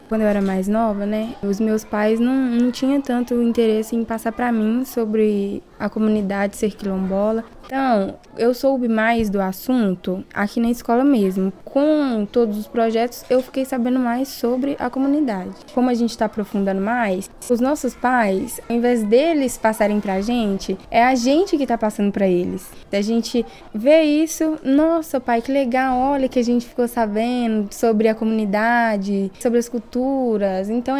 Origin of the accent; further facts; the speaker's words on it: Santa Luzia, Minas Gerais, Brazil; also born or lived in Pinhões; sou de Pinhões. Pinhões é na onde? Eu falo assim, ah, é um bairro que fica em Santa Luzia, é uma comunidade quilombola. Fica perto de Macaúbas, perto do Engenho. Então, eu tenho aquela coisa de falar que eu sou quilombola.